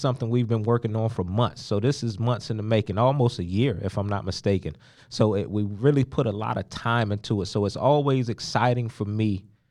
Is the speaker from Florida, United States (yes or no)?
yes; Hollywood, Florida, United States; also born or lived in Miami; Me personally, I grew up down in South Florida, Hollywood and Miami. You don't think of barbecue when you think South Florida.